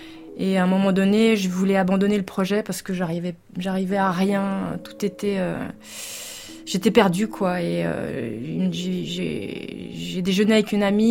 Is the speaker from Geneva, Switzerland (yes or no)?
yes; Geneva, Switzerland; born there; Moi, je suis née à Genève.